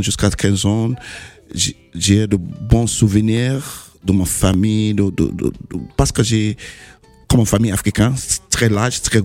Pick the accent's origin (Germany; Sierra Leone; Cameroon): Sierra Leone; French is a second language; also born or lived in England; now in Brussels, Belgium; En fait, j'ai grandi entre Sierra Leone et l'Angleterre, ouais.